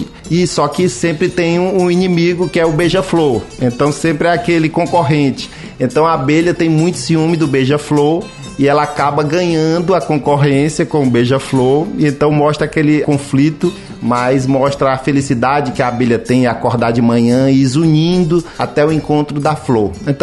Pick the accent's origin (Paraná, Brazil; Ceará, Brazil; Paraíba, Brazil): Ceará, Brazil; Fortaleza; born there; Minha mãe é de Pedra Branca, meu pai é de Monsenhor Tabosa. Eu nasci aqui em Fortaleza, mas visito uma vez ou outra, eu vou lá no interior.